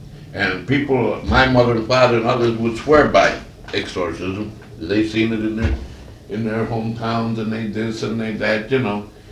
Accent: Italy; moved away; I come from Italy in 1912.

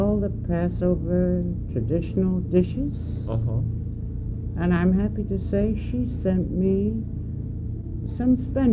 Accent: Manchester, North West England, United Kingdom; moved away; Yes, I came from Manchester, England.

